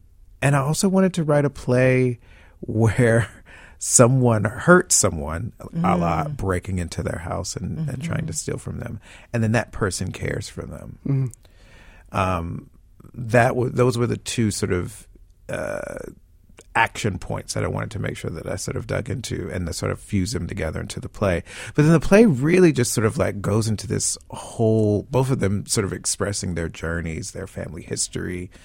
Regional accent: North Carolina, United States; I grew up in North Carolina in a place not unlike where the play is set. And I grew up with a really big, robust family.

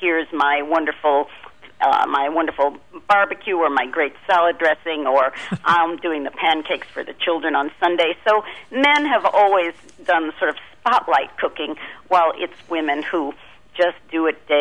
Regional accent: New York, United States; And just speaking only as a New Yorker, I have to say the idea of an indulgent Scrapple recipe sounds very startling

